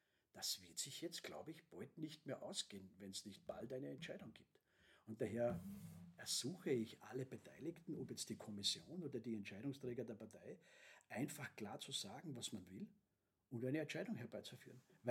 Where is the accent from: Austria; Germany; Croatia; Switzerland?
Austria; dass wir hier als Österreicher mehr Mut zeigen müssten